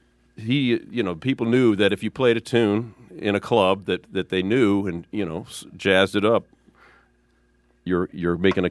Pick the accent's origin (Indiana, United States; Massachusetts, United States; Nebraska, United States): Nebraska, United States; Omaha; When I was growing up in Omaha, and I first started learning jazz